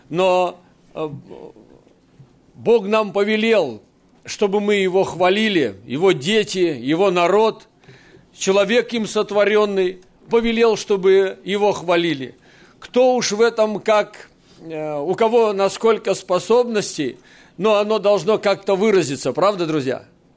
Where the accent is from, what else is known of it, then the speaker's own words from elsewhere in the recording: Siberia, Russia; А мы сидим, сибиряки, и с Мурманска еще там несколько парней